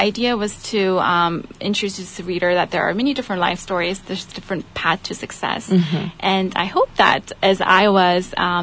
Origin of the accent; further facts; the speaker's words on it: South Korea; also born or lived in California; I was born in California, but I moved to Korea when I was about 3 years old.